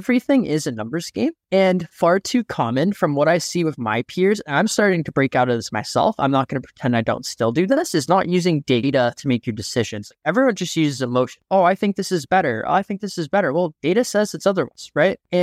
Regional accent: Canada; I was under 21 in a different country because I'm Canadian.

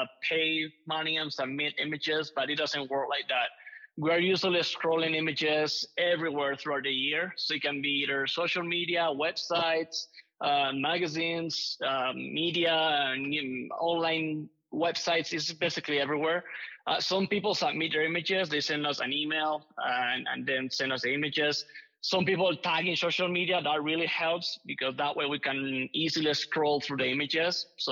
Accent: Spain; English is a second language; now in United States; I'm a professional landscape and astrophotographer. I'm original from Spain. That's what you can see here, just accent. But I've been based in the U.S. over the last years

